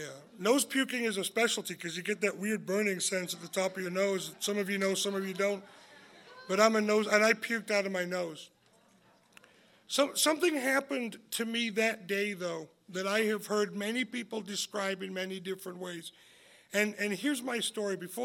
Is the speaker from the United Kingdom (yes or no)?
yes; Leeds, Yorkshire and the Humber, United Kingdom; We stood in front of a liquor store in my hometown in Leeds, England